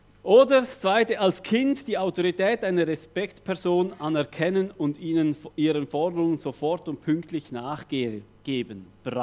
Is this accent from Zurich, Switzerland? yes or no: no; Roggwil, Thurgau, Switzerland; Ich komme aus dem Kanton Thurgau am Bodensee bei Rockwil. Das ist ganz in der Nähe von Arbon.